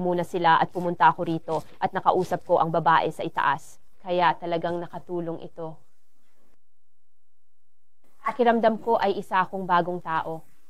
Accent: South Africa; Tagalog is a second language; moved away as an adult; now in United States; taga South Africa ako. Lumipat ako sa United States noong 2007.

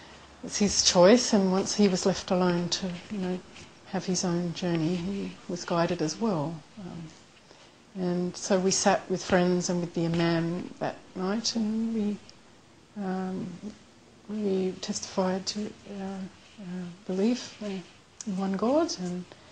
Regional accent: Australia; So I don't see any conflict between being an Australian and being a Muslim person.

